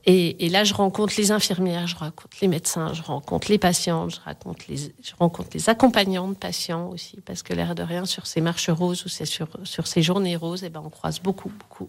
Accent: Saint-Jeoire, Auvergne-Rhône-Alpes, France; donc je suis de Saint-Joire.

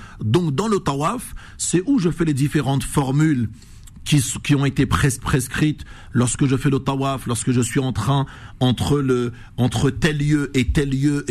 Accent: Normandy, France; Comme on dit chez nous en Normandie.

